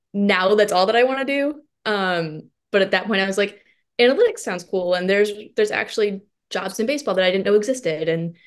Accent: Illinois, United States; So I am from Northern Illinois. If you're familiar with Bobby Miller, same hometown, grew up kind of watching him

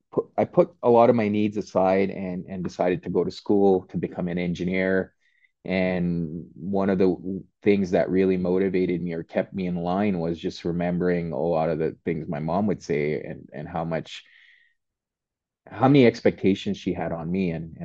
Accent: Montreal, Quebec, Canada; I grew up in Montreal to immigrant parents. So had to balance, and I've talked about this a lot quite in the past as well, but had to balance two cultures, one at home, a very traditional culture. My parents had immigrated from Pakistan.

